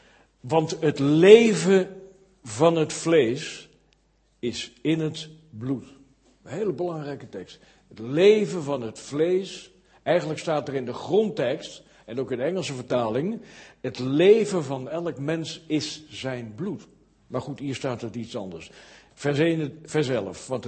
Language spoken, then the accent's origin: Dutch; Kampen, Overijssel, Netherlands; wij komen uit Kampen, daar wonen we